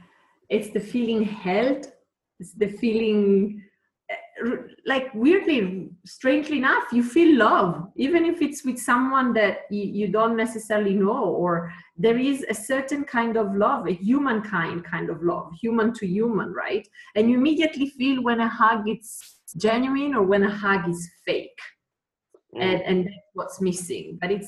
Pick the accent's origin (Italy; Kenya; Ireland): Italy; English is a second language; moved away as an adult; I'm originally from Italy, but I've left Italy 19 years ago to go pursue a dream.